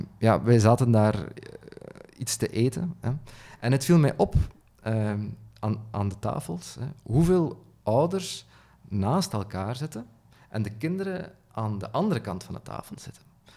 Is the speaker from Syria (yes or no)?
no; Flanders, Belgium; maar dat ook wel bij ons in Vlaanderen, in de jaren 90...